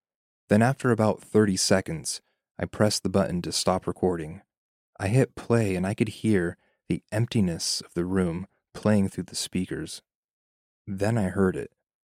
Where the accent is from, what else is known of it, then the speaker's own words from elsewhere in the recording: England, United Kingdom; I'm from England.